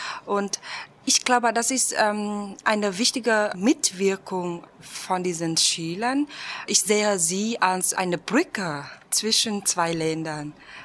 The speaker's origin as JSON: {"language": "German", "country": "Vietnam", "second_language": "German", "said": "Ich komme aus Vietnam und ich bin 1985 geboren."}